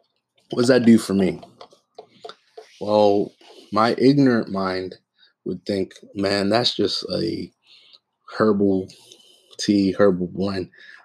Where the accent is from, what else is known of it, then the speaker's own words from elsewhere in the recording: Nairobi, Kenya; I'm not a minority Black man because I wasn't taught to think like that. I am originally from Nairobi, Kenya, and I was born and raised there, and I was raised in a majority African country.